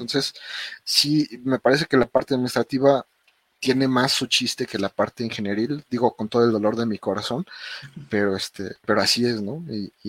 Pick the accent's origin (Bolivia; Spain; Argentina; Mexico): Mexico; No sé si solo México sea así o todo el mundo, pero bueno, quiero pensar que nada más somos los mexicanos.